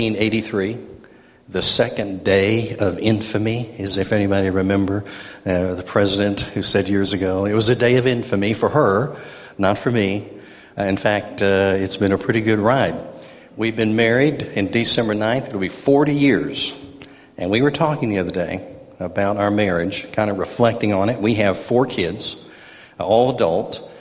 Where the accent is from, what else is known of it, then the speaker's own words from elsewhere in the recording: Irving, Texas, United States; also born or lived in Dallas; I was born in Dallas and raised in Irving, Texas.